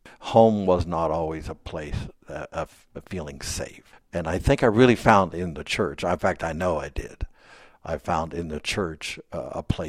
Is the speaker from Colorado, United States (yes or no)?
no; Wheeling, West Virginia, United States; also born or lived in Charleston; And when I was in the seventh grade, we moved away from Wheeling to Charleston. I ended up at St. Albans, at St. Francis of Assisi Grade School in St. Albans